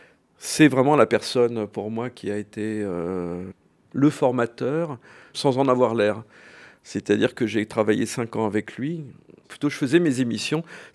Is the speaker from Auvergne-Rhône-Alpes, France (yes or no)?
no; Paris, Île-de-France, France; Pourtant, je suis un parisien.